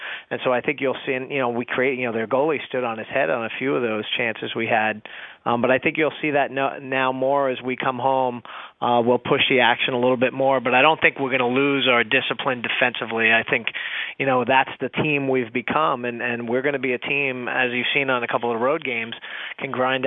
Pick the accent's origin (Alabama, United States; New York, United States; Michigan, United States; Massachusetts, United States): New York, United States; It's a lot like where I grew up in New York